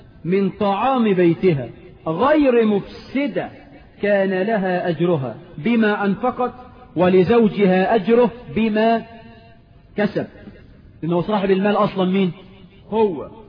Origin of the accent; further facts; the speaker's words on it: Egypt; في عرفنا كمصريين؟